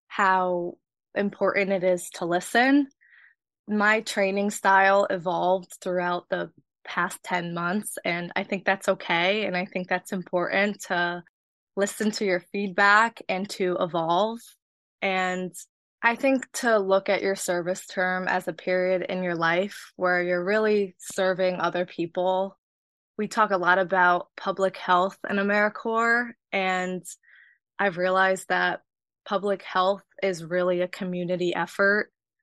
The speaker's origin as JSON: {"language": "English", "region": "Connecticut", "country": "United States", "said": "I am from Connecticut, so I didn't have to relocate."}